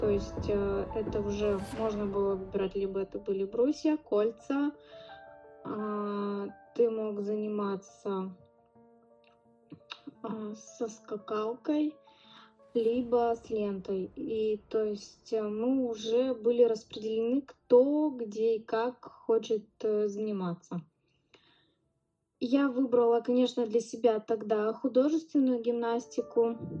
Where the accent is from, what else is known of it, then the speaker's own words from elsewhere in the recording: Krasnoturinsk, Sverdlovsk Oblast, Russia; born there; now in Saint Petersburg, Russia; я родилась в Свердловской области, город Краснотуринск, 9 марта 1995 года. На данный момент проживаю в Санкт-Петербурге, как поступила учиться, отучилась и теперь работаю.